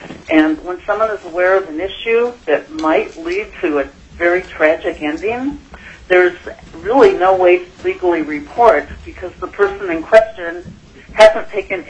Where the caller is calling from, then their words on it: Anchorage, Alaska, United States; I'm calling from Anchorage.